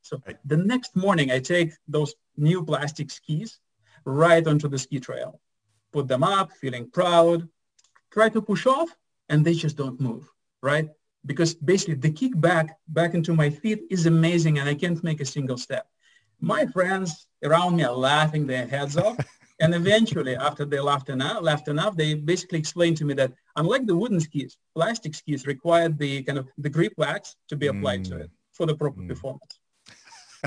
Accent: Russia; I grew up in Russia in a small town between Moscow and St. Petersburg.

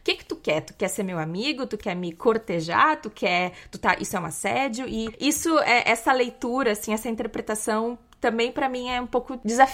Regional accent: Brazil; now in Coimbra, Portugal; a gente como brasileira, eu lembro que eu andava pelas ruas de Coimbra à noite.

